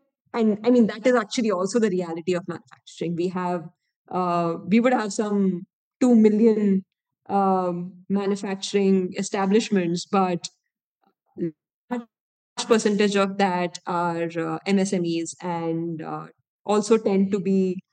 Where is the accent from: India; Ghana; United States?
India; Gwalior, Madhya Pradesh; also born or lived in Bangalore / Hyderabad / Goa; now in Mumbai, India; So I come from Gwalior. That's where I was born and brought up. But after I graduated, I've sort of lived in different cities. Started in Bangalore, then Hyderabad, then Goa.